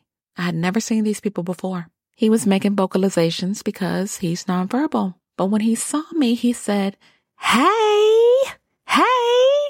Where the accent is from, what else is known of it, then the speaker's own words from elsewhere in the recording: Youngstown, Ohio, United States; I used to be a home manager in Youngstown, Ohio, my hometown.